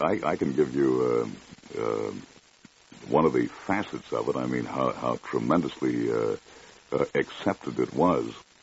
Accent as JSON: {"language": "English", "town": "Kenosha", "region": "Wisconsin", "country": "United States", "tie": "born or raised there", "said": "Well, actually, I did some amateur work in Kenosha, Wisconsin, which was my hometown back in my high school days."}